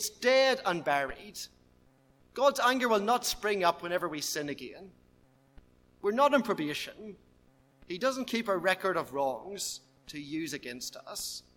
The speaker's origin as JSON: {"language": "English", "country": "United Kingdom", "said": "I'm British. I'm Anglican."}